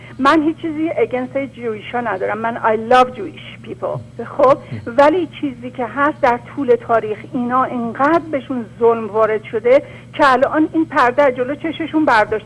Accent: Iran; ما همه ایرانی هستیم.

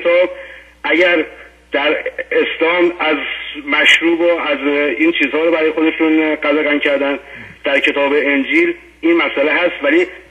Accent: Iran; now in Europe; من خودم یک شخصی بودم که بالاخره در ایران دنیا اومدم و با مذهب اسلام بزرگ شدم.

